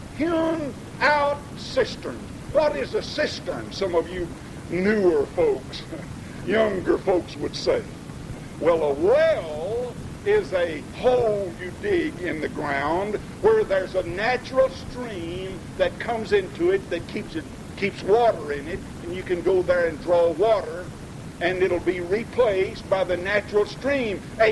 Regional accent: Arkansas, United States; I remember growing up in Arkansas in some of those summers where the dust would get 2 or 3 inches thick

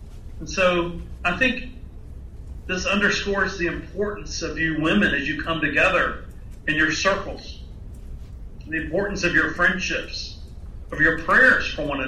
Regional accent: Texas, United States; I grew up in Texas, where there's the sense of the individual and pulling yourself up by your bootstraps and going gusto for whatever you're doing.

